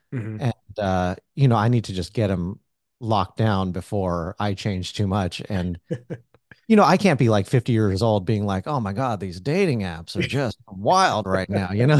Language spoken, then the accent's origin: English; United States; Like, my family is Hindu, but I grew up in America.